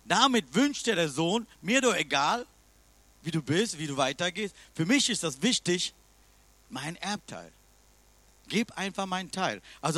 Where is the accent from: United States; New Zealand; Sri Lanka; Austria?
Sri Lanka; German is a second language; obwohl ich bin aus Sri Lanka, ich kann noch diese Geschichte verstehen. Ich bin keine Jude